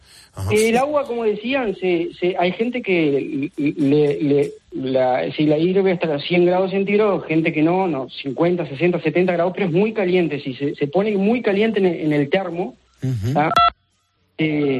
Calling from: Salto, Uruguay; Yo estoy a 500 kilómetros de la capital de Uruguay, de Montevideo. Es el departamento de Salto, la ciudad de Salto.

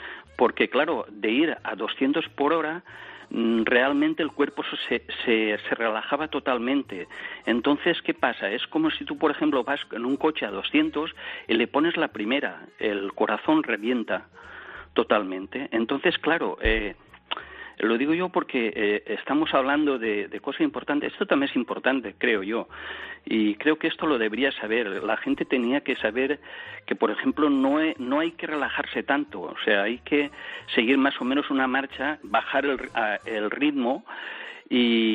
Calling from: Gandia, Valencian Community, Spain; yo es que te sigo, soy un fósforo de Gandía

